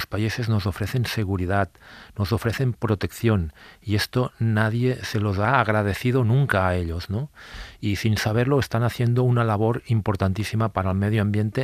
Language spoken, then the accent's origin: Spanish; Sant Sadurní d'Anoia, Catalonia, Spain; Yo, por ejemplo, en mi pueblo, es un pueblo que está rodeado de viñedos, San Sadurní d'Anoia